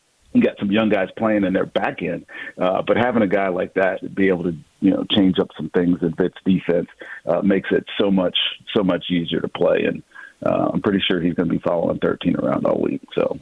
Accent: Roanoke, Virginia, United States; now in Tampa, United States; And again, I grew up in Roanoke, Virginia, man. I'm a Washington fan.

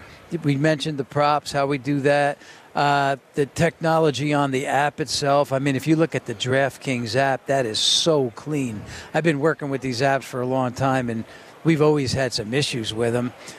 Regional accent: Poughkeepsie, New York, United States; now in Las Vegas, United States; I've been in Las Vegas for 46 years, originally from Poughkeepsie, New York.

